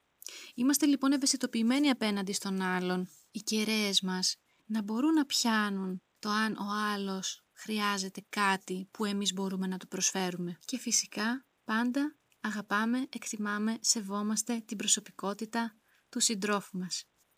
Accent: Livadeia, Central Greece, Greece; που λένε και στο χωριό μου στη Λιβαδιά

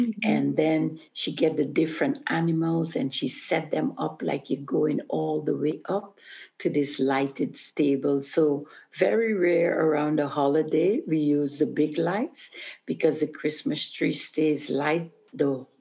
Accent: Aruba; Yeah, I'm from Aruba, and we are very inclined to hold on to tradition.

